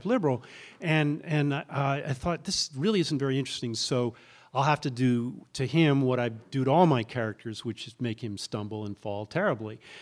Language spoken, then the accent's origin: English; Saranac Lake, New York, United States; that's how I started my creative life as a child growing up in Saranac Lake.